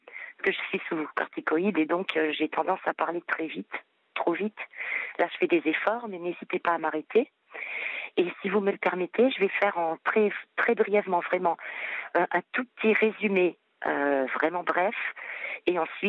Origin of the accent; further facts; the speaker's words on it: Pau, Nouvelle-Aquitaine, France; born there; Donc j'ai 48 ans. Je suis née à Pau.